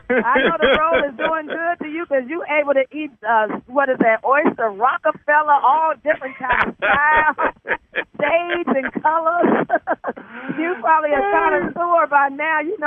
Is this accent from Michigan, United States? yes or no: yes; Detroit, Michigan, United States; And in Detroit, the D, my hometown, it's 56 degrees, partly cloudy